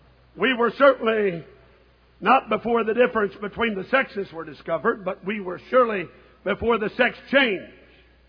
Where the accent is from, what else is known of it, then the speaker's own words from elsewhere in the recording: East Coast, United States; I don't know how many you've got in California, I'm from the East Coast